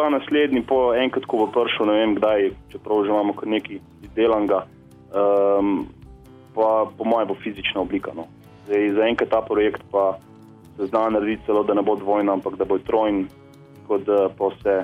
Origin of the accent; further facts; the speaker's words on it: Zasavje, Slovenia; pač v teh krajih, kjer izhajamo iz Zasavjah, se pravi Hrastnik, Trboljah